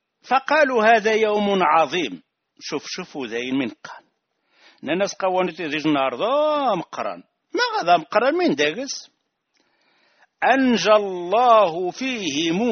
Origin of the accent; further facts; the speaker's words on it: Rif, Morocco; أنا ريفي أفتخر